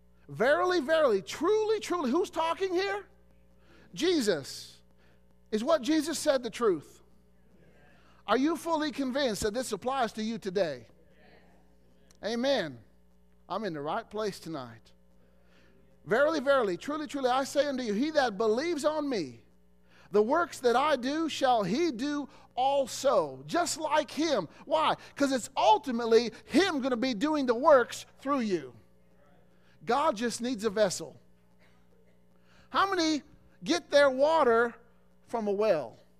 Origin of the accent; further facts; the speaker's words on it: Illinois, United States; there was a place in Illinois in my hometown called the Igloo.